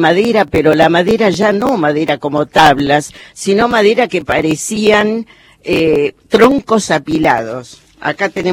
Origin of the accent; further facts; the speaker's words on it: Buenos Aires, Argentina; now in San Martín de los Andes, Argentina; Un tiempo estuve un poco deprimida porque vengo de Buenos Aires